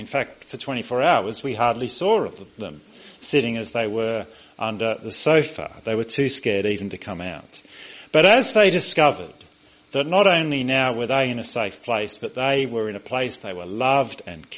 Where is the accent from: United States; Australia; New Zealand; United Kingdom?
Australia; Even though I, as an Australian, became a citizen of Britain